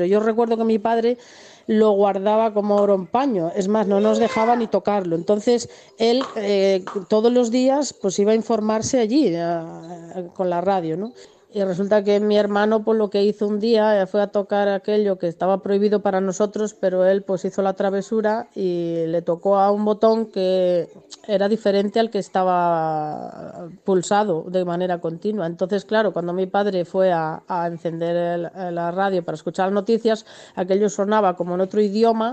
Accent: Spain; born there; yo ya nací en España, ¿no? Pero mis padres estuvieron en Alemania unos años y entonces trajeron una radio de Alemania para su casa, ¿no? Nosotros somos pues de la España rural, ¿no?

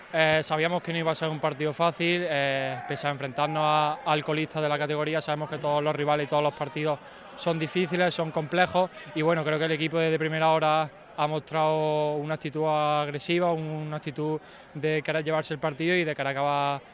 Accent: Lucena, Andalusia, Spain; estar aquí otro año más defendiendo a mi pueblo, a mi gente. Y bueno, creo que este año junto conmigo hay muchos más lucentinos que te pueden transmitir esto que siento yo.

